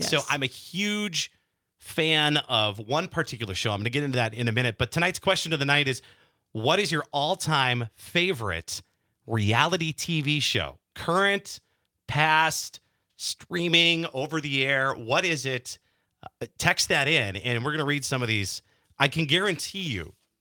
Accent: Plymouth, Wisconsin, United States; And I'm from Plymouth, Wisconsin, and I worked at a restaurant, a steakhouse

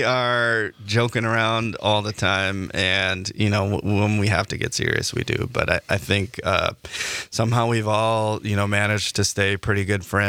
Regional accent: Milwaukee, Wisconsin, United States; I'm kind of from Milwaukee suburbs. And so Milwaukee's kind of been like our second home.

